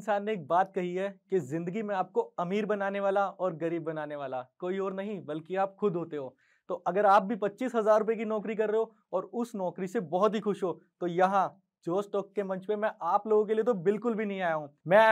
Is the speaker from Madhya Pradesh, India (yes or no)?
no; Delhi, India; और मैं दिल्ली में ही पला बड़ा हूं